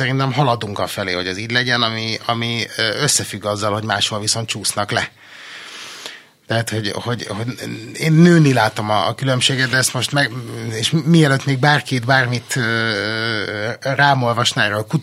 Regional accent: Budapest, Hungary; mert én meg 13. kerületi budapestiként látom ezt első kézből

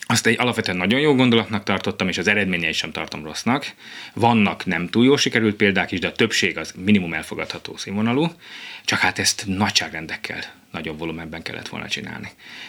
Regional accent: Mosonmagyaróvár, Győr-Moson-Sopron, Hungary; Én mosonmagyaróvári vagyok, a mi környékünkön számos szép falu volt.

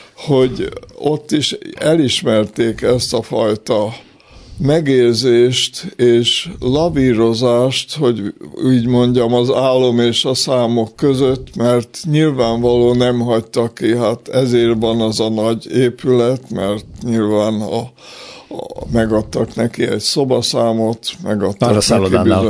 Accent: Békéscsaba, Békés, Hungary; also born or lived in Austria; Békés Csabán születtem, ott éltem 7 éves koromig, utána megint Ausztriába visszatérve még egy pár évig

